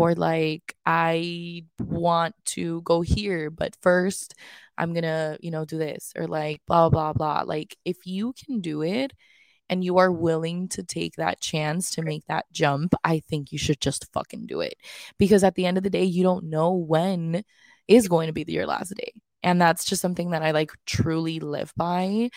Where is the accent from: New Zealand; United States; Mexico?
Mexico; Monterrey, Nuevo León; I'm originally from here, right? Like I was born here, raised for the first half of my childhood here, and then I was raised in Monterrey